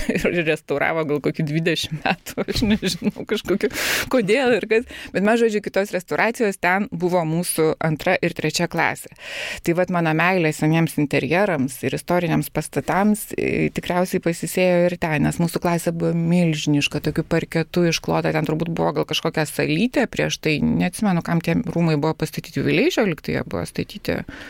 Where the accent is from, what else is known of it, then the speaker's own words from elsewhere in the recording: Vilnius, Vilnius County, Lithuania; užaugau Karoliniškėse.